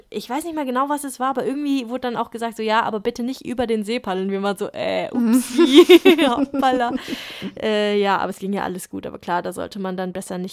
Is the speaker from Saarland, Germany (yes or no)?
yes; Saarbrücken, Saarland, Germany; ich habe das viel in meiner Heimatstadt in Saarbrücken gemacht